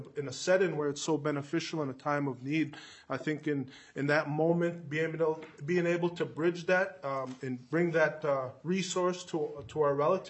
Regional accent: Red Lake, Minnesota, United States; now in Minneapolis, United States; I'm from Red Lake. I live in South Minneapolis.

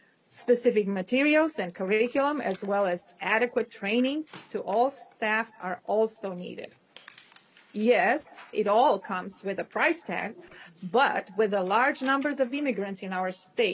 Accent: Romania; moved away as an adult; when I arrived from my home country, Romania, I had a college education and strong English language skills

